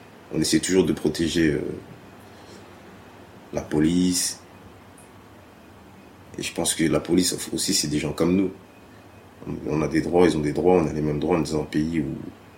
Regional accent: France; On est français quand même

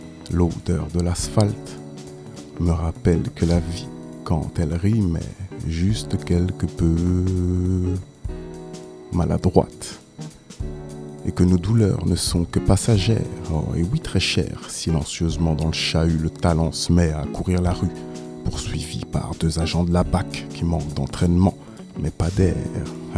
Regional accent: Créteil, Île-de-France, France; also born or lived in Seine-Saint-Denis; J'ai grandi dans le Val-de-Marne à Créteil. Dans les années, je suis né en 85, dans les années 90.

